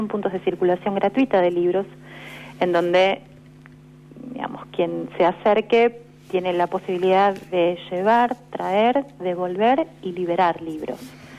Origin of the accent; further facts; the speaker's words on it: Buenos Aires, Argentina; A mí me gusta decir que soy de la Paternal, pero sí es cierto que confluyen unos cuantos barrios aquí, Villa del Parque, Agronomía.